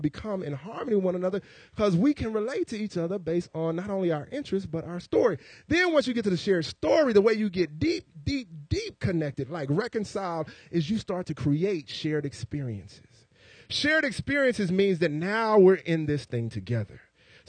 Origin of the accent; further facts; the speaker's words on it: United States; And growing up in America, trying to be a preacher's kid, and everybody saying PKs, you know, wild and crazy